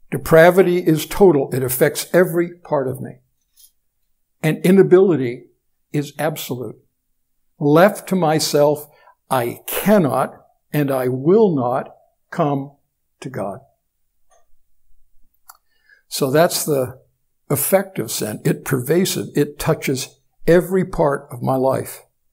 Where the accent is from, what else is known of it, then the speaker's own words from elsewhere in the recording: Canada; my grandparents' decision to immigrate from Great Britain to Canada, it wasn't my decision, but I'm a Canadian because of a decision somebody else made.